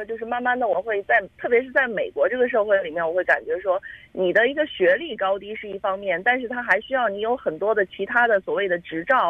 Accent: China; 这也很符合我们中国人的一句老话，是不是？

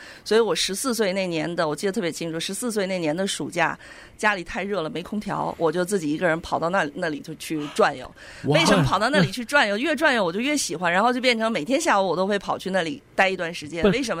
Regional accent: Beijing, China; 我小的时候在北京

